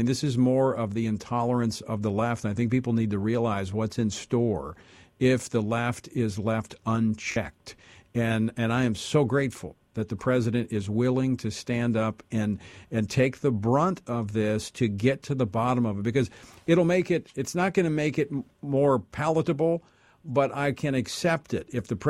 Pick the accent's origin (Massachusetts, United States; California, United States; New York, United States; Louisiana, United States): Louisiana, United States; What came out of that 96 race in my home state of Louisiana, we didn't win the race